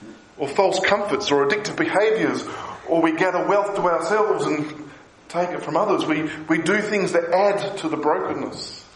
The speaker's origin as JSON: {"language": "English", "country": "Australia", "moved": "yes", "said": "they'll hear my funny accent and they'll ask where I'm from. And they'll say, are you visiting? I'll say, no, I live here. And they go, why? Why would you want to move from Australia to this place?"}